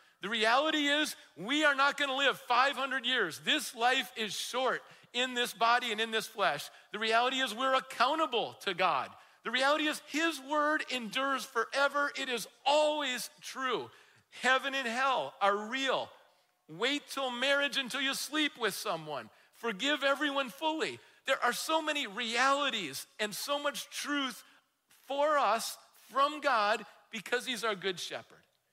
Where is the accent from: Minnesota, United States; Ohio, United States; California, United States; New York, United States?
Minnesota, United States; I think for me, growing up in Minnesota, it's probably the mosquitoes.